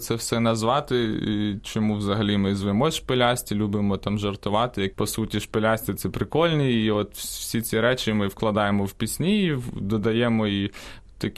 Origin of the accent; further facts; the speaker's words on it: Kyiv, Ukraine; я народився в місті Києві, і в мої часи дитинства теж такої традиції не було